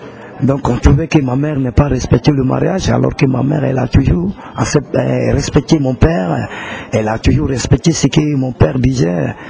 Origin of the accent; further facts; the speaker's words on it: Bobo-Dioulasso, Hauts-Bassins, Burkina Faso; des vieux musiciens qui ont raté leur vie, chez nous à Bobo.